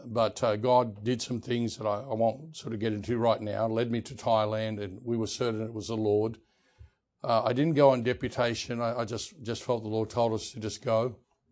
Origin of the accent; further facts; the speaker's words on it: Australia; So I'm an Australian. You may have possibly picked that up.